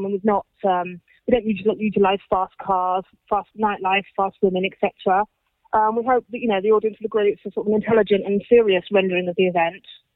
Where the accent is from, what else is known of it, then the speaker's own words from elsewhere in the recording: Cambridge, East of England, United Kingdom; born there; Myself, I was born in Cambridge